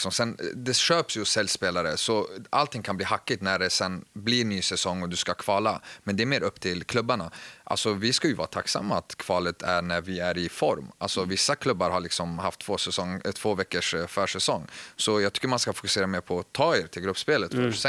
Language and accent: Swedish; Örebro, Örebro County, Sweden; jag är från Örebro